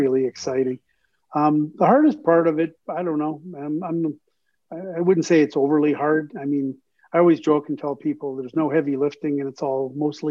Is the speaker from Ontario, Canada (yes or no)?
yes; Scarborough, Ontario, Canada; Well, you know, Canadian kid, so no different than Akil. Growing up in Scarborough, Ontario, you know, from being like 5 years old, having a hockey net and a stick and being out on the road